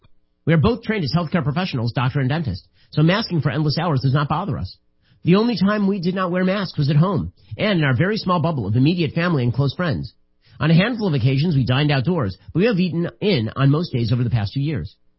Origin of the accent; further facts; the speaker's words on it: Florida, United States; Not in my home state of Florida. So I'm in New Jersey right now.